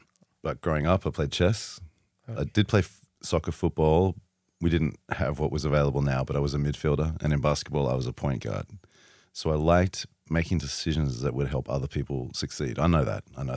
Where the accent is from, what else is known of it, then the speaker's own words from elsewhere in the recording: Sydney, New South Wales, Australia; moved away as an adult; now in New York, United States; Yeah, 13 years in New York, but I grew up in Sydney.